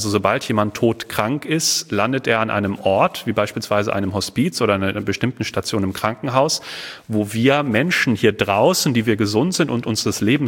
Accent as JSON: {"language": "German", "town": "Bielefeld", "region": "North Rhine-Westphalia", "country": "Germany", "said": "Ja, ich komme nämlich auch aus Bielefeld tatsächlich."}